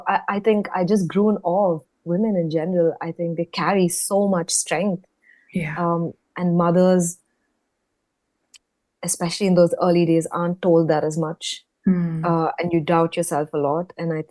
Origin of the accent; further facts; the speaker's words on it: Hyderabad, Telangana, India; also born or lived in Bangalore; So a little bit about me. I grew up in India, in Hyderabad, and then moved to another city called Bangalore to do my university education.